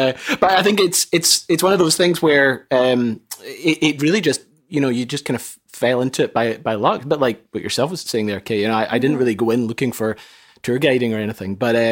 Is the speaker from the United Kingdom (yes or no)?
yes; Scotland, United Kingdom; Yeah, it's between Skye and mainland Scotland, I would say. So it's like a little sliver of land between the Isle of Skye and Scotland.